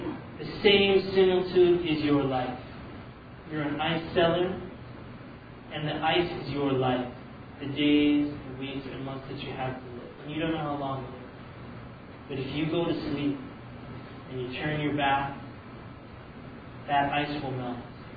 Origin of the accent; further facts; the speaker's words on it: Canada; where I was growing up in Canada